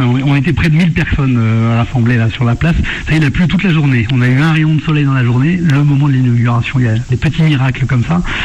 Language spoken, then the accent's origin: French; France; born there; Omar Sy, moi, vous, probablement, on est nés en France. On est des Français, indéfectiblement